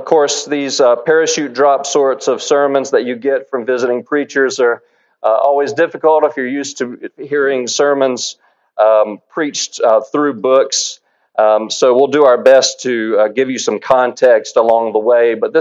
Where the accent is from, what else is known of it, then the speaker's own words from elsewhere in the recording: South Carolina, United States; now in Indianapolis, United States; As you might already know, I'm not from Indy, not even close. I'm from South Carolina, but I found Indiana folks to be very hospitable.